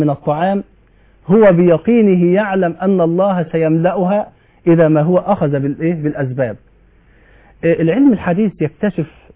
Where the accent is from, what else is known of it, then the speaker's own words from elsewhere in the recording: Egypt; عندنا في مصر